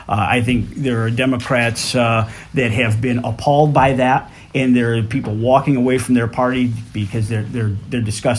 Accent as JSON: {"language": "English", "town": "Buffalo", "region": "New York", "country": "United States", "said": "I'm from Buffalo, but I'm not afraid to get in the car and travel, as I've proven in this."}